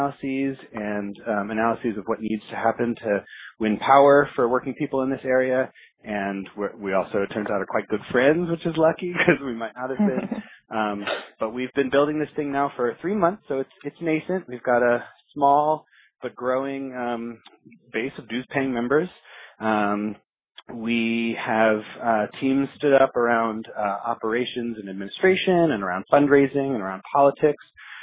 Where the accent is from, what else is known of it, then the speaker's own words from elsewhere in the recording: New York City, New York, United States; as there is in my hometown of New York City.